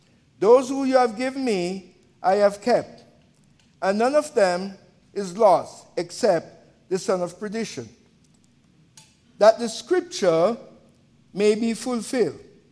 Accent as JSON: {"language": "English", "country": "Jamaica", "tie": "born there", "said": "You know, I'm, as you hear my accent, I was born in Jamaica."}